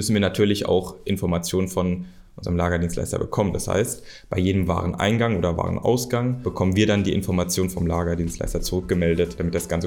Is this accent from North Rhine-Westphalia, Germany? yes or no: no; Ober-Ramstadt, Hesse, Germany; Ich komme aus der Stadt, hier aus Oberramstadt, in der die DAW ansässig ist.